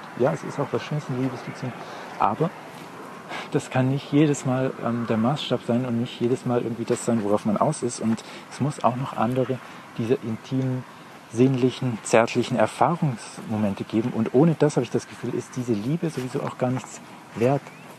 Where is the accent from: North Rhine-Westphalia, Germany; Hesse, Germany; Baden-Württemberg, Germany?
Baden-Württemberg, Germany; das sieht nicht so aus wie in meiner Heimat, was natürlich auch im schönen Württemberg liegt, aber eben nochmal ein Stück weiter weg und in einer kärgeren, eher klimatisch kühleren Region